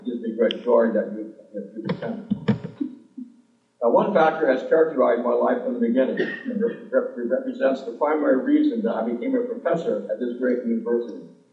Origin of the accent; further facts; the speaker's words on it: Bozeman, Montana, United States; also born or lived in Billings; I was born in Billings, Montana in 1938, and during the earliest years of my life, we lived in Bozeman and subsequently in Harlingen, Montana, a small farming cattle town